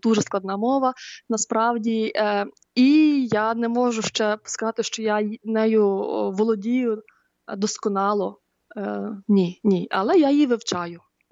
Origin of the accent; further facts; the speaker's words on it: Lviv, Lviv Oblast, Ukraine; Я сама зі Львова, і тому порівнюю до Львівської області.